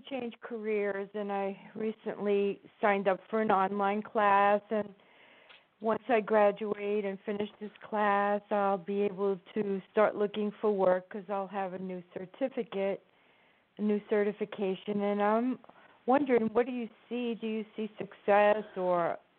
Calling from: New Jersey, United States

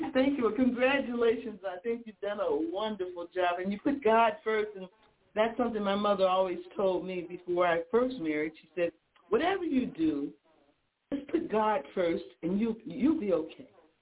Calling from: Chicago, Illinois, United States; in Chicago, Illinois

